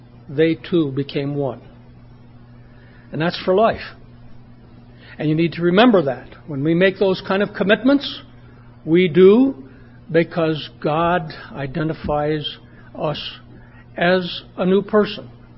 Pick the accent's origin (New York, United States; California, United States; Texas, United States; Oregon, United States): Oregon, United States; I came from Oregon in the west. She came from the city. I came from the country. She came from where it's cold. I came from where it's warm.